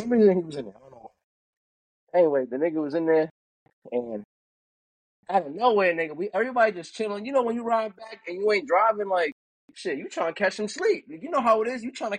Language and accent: English; Queens, New York, United States; born there; Says I was born in Queens, like, oh, so you from New York?